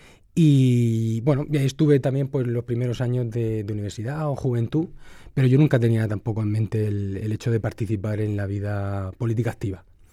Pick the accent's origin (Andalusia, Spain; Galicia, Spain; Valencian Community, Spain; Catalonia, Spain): Valencian Community, Spain; Almoradí; oriundo de actualmente de Callosa, pero bueno, me considero de la Vea Baja, del Segura, uh-huh. Porque bueno, tengo las raíces en, soy de las Heredades, de Almoradí, también tengo raíces en Catral, donde es mi madre, es decir, la sangre de toda esta comarca.